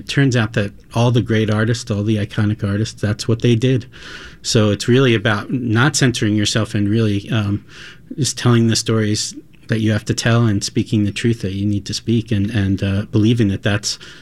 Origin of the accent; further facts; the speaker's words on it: Long Island, New York, United States; Oh, well, I grew up on Long Island.